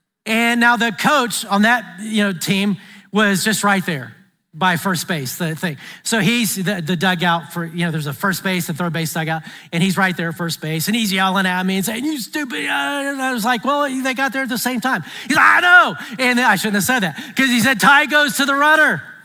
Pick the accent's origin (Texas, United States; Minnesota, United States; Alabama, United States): Alabama, United States; I grew up in Alabama, and close to us was Fern Bell Park in Huntsville, Alabama